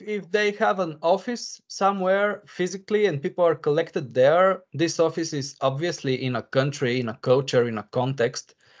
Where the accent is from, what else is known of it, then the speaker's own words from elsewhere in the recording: Bulgaria; English is a second language; I'm from Bulgaria.